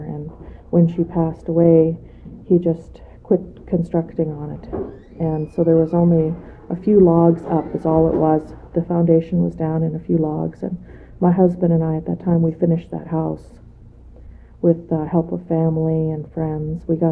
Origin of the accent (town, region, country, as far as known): Tanana, Alaska, United States; born there